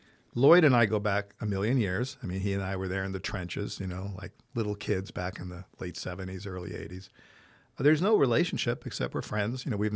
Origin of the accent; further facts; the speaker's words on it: Italy; I grew up in Italy. I don't like to drink wine.